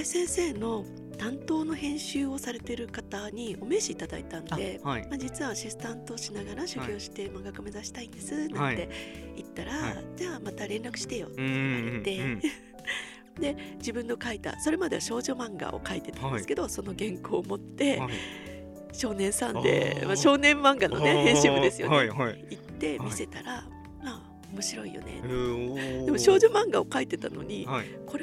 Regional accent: Matsuyama, Ehime, Japan; 私愛媛県松山市出身なんですけど、地方都市で娘ですよ

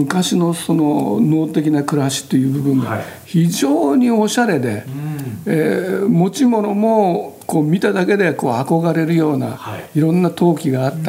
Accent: Hiroshima, Japan; born there; 私広島生まれで、

